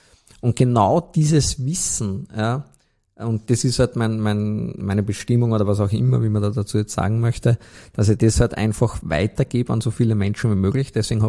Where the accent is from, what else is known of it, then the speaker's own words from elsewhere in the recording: Austria; warum gerade als Österreicher Ozean schützen, weil wir haben ja nicht mehr einen Meerzugang mehr.